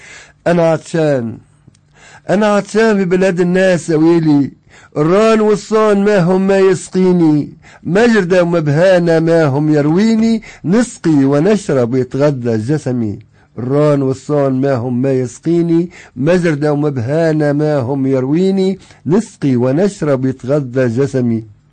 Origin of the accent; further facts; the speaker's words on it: Msaken, Sousse Governorate, Tunisia; نحييكم يا كرام باسم تونس العزيزة ومدينة مساكن الحبيبة، مسقط راسي ومرتع صغري وشبابي.